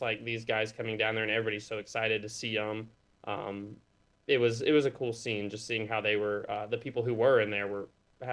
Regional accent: Hot Springs, Arkansas, United States; You know, I'm from Hot Springs, so very familiar with that arena. And I graduated in there, played basketball tournaments in there.

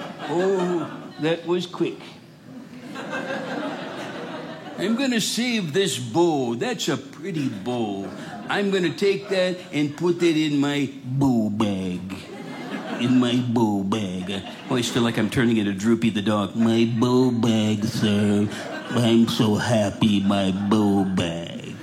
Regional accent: Rochester, Minnesota, United States; So I grew up in Rochester, Minnesota, which is, you know what I really remember?

